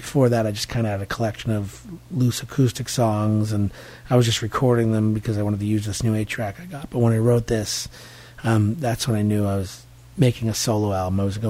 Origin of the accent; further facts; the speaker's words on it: Cambridge, Massachusetts, United States; from Cambridge, Massachusetts